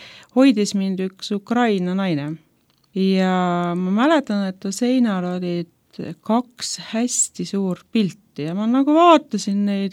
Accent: Võhma, Viljandi County, Estonia; Olen pärit täiesti Kesk-Eestist, mitte üldsegi linnast või suurest linnast või eliitkoolidest, et Kesk-Eestist, Võhmast, kui see kellegi ütleb. Et kui mina laps olin, oli see väga aktiivne kant.

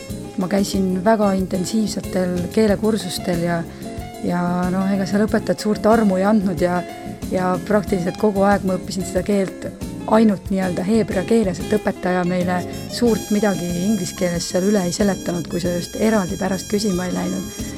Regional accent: Viljandi, Viljandi County, Estonia; moved away as an adult; now in Tartu, Estonia; Ma olen pärit Viljandist ja seal ma elasin kuni selle ajani, kui ma lõpetasin keskkooli, siis sellest ajast alates ma olen olnud Tartus.

